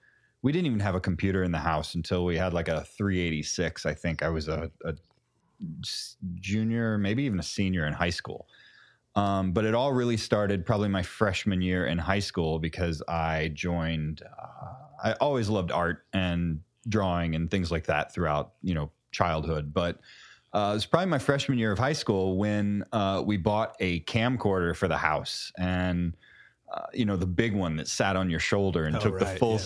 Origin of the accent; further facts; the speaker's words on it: Missouri, United States; now in New York, United States; Born and raised in the rolling cornfields of Missouri.